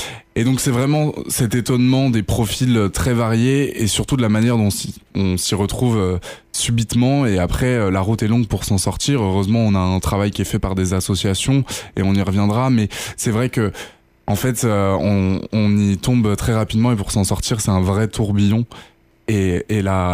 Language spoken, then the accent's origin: French; Paris, Île-de-France, France; moi, je suis parisien